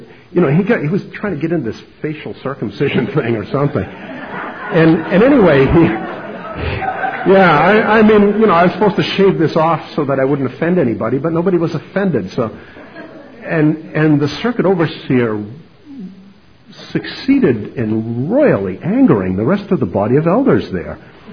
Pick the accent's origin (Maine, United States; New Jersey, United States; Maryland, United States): Maine, United States; Now, we're from Maine.